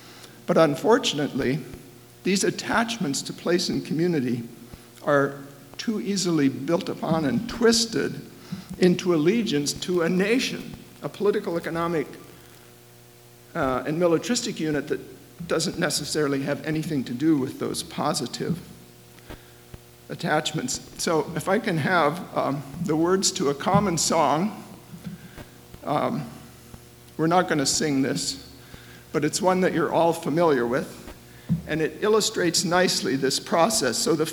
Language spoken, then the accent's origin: English; North Dakota, United States; Well, I grew up out in North Dakota, out in the plains, so maybe it was more prevalent there.